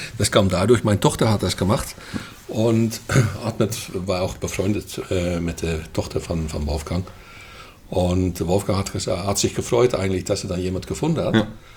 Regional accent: Netherlands; German is a second language; now in Germany; Ja, ich komme aus den Niederlanden. Ja, oder lieber gesagt Holland, weil ich komme tatsächlich aus Holland. Und ich bin irgendwo in, ich glaube so Mitte 1975 oder 78 bin ich nach Deutschland gekommen

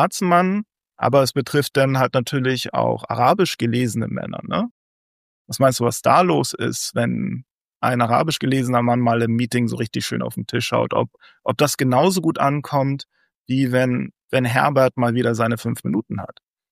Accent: Bad Oldesloe, Schleswig-Holstein, Germany; born there; geboren in Bad Oldesloe, Schleswig-Holstein, Deutschland, ne? Muttersprache Deutsch

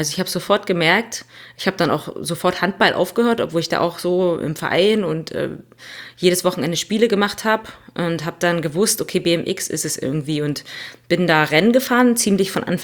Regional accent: Brandenburg, Germany; Ich komme aus Brandenburg, ja. Aus Südbrandenburg, und bei uns ist es ja so ein bisschen eher so strukturschwaches Gebiet, würde ich sagen. Auch die nächste Stadt, Dresden, ist jetzt so ein bisschen weiter weg und ich wohne auf einem kleinen Dorf.

